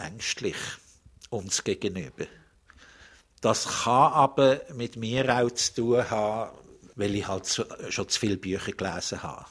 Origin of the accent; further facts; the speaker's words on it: Switzerland; Man ist halt als Schweizer eher ein bisschen zurückhaltend.